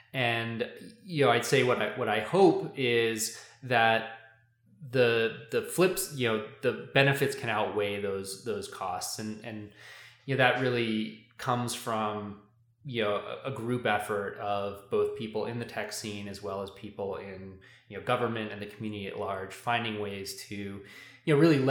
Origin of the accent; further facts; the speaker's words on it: San Francisco, California, United States; now in Longmont, United States; And full disclosure, I live in Longmont because Boulder is also too expensive. Right. But I grew up in San Francisco, which certainly, you know, has a lot of these issues